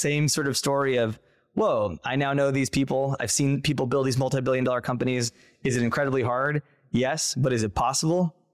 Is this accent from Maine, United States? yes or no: no; Santa Ana, California, United States; the city where I grew up in is in Santa Ana down in Orange County, it's 80% Mexican immigrants